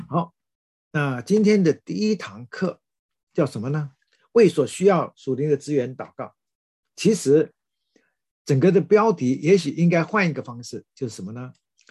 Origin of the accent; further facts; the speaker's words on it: China